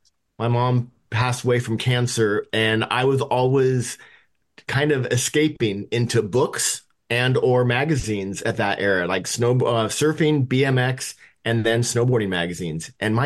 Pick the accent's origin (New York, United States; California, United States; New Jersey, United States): California, United States; San Diego; I grew up in San Diego, North County, not exactly a snow capital